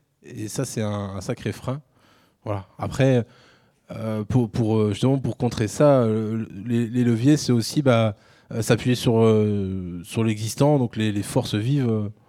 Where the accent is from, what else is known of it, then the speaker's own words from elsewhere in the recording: L'Huisserie, Pays de la Loire, France; moi, je viens de l'Huisserie, la commune en première couronne de Laval.